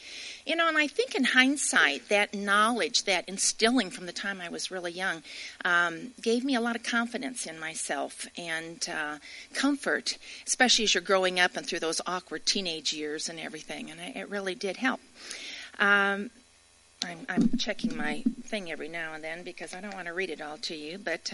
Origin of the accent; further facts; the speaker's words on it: Midwest, United States; I grew up in the Midwest. I was a preacher's kid.